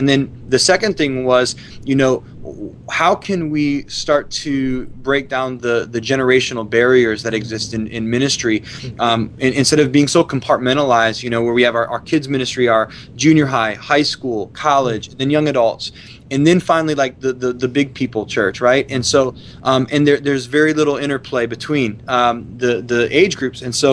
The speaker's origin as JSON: {"language": "English", "region": "Ohio", "country": "United States", "tie": "born or raised there", "said": "And so growing up in Ohio"}